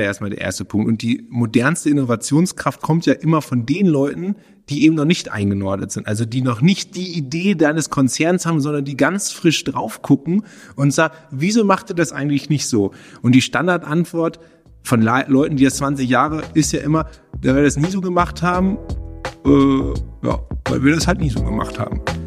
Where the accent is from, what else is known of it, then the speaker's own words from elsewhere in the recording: North Rhine-Westphalia, Germany; now in Munich, Germany; ich komme eigentlich aus dem Ruhrgebiet, bin Junge des Ruhrgebiets und habe vor zwei Jahrzehnten, sind es jetzt knapp, bin ich nach München gekommen und habe hier dann in der Medienwelt so Wurzeln geschlagen.